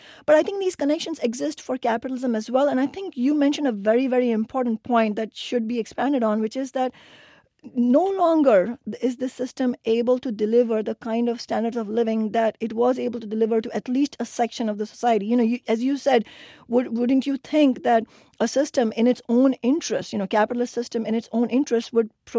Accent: India; including my home country, India.

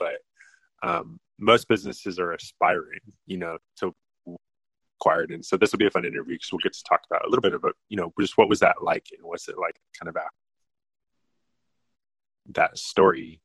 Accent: Colorado, United States; So I'm from Colorado, mm-hmm. lived there.

